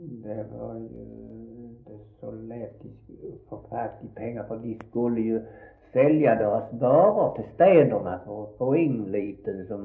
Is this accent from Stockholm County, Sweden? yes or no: no; Lindåsåsen, Skåne, Sweden; born there; Och ja, och jag är född på Lindåsåsen